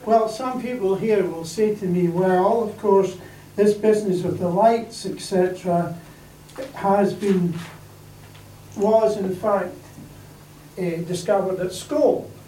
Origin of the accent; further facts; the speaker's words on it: Mull, Scotland, United Kingdom; I mean, I grew up in Mull, and when we were young in Mull, my brothers